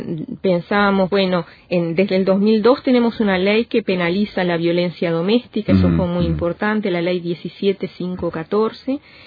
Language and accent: Spanish; Uruguay; nos duele como cristianos, como uruguayos y en particular en lo personal como mujer